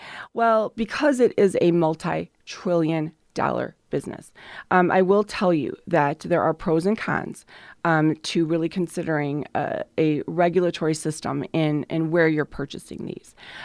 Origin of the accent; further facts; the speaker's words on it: Crystal Lake, Illinois, United States; I'm from the Woodstock, Crystal Lake area.